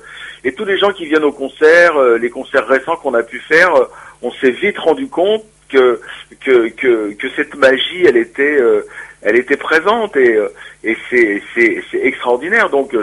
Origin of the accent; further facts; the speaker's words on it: Brittany, France; moi je viens de Bretagne, quoi, il faut que je traverse la France pour aller à tel endroit.